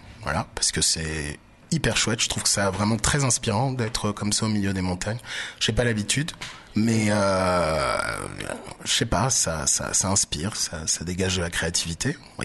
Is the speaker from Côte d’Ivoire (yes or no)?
yes; Côte d’Ivoire; also born or lived in France; Moi, je suis ivoirien, mais j'ai été éduqué en France.